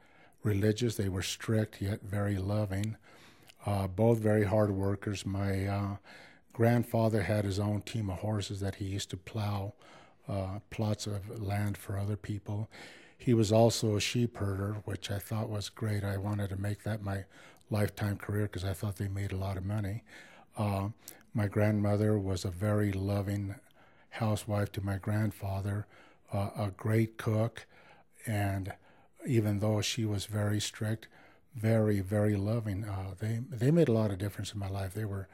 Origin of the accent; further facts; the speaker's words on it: Antonito, Colorado, United States; I grew up in Antonito here in the San Luis Valley, and I grew up, I was reared by my grandparents